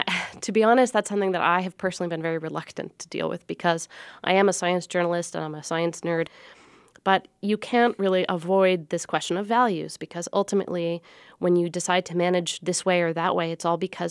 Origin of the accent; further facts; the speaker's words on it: Seattle, Washington, United States; I grew up in Seattle and I had a very nature-loving childhood that involved a lot of scrubby city parks and kind of empty lots.